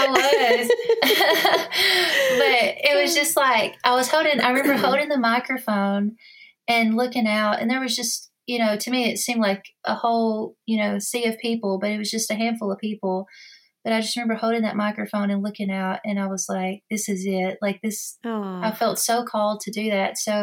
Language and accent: English; Alabama, United States; I've been very fortunate to grow up in North Alabama. And as you know, there's so many like legends and legendary studios here.